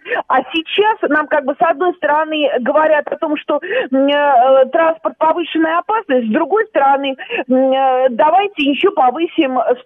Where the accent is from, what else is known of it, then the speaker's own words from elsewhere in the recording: Moscow, Russia; born there; я родилась в Москве